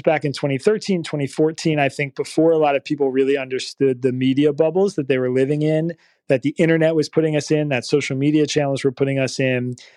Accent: Pennsylvania, United States; that I felt like had more relevance to the things that were happening around me on campus and in my home state of Pennsylvania.

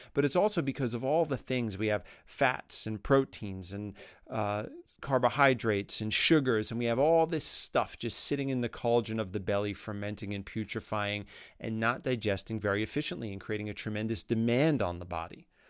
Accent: New York City, New York, United States; she operates and lives back in my hometown of New York City.

